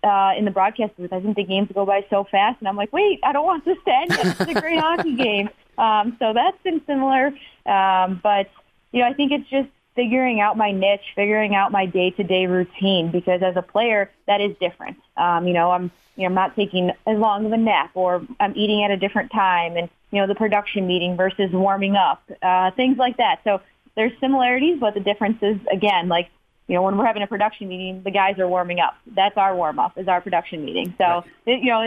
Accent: Chicago, Illinois, United States; But my role models, you know, I grew up in Chicago.

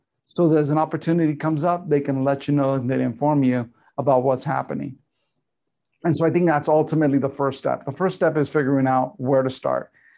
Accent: Glendale, California, United States; because I grew up in Glendale.

